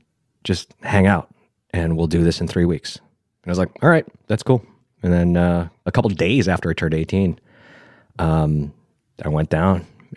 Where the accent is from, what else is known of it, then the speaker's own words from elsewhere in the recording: Buffalo, New York, United States; and I'm from Buffalo, New York. I don't know anything about the heat.